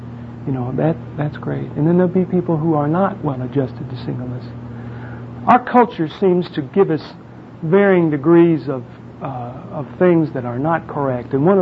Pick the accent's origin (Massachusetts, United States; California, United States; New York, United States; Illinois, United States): Illinois, United States; Chicago; born there; also born or lived in Colorado / Arizona / Texas; But I was born in Chicago. I did spend a little time here in Colorado. I attended the University of Denver, just down the road.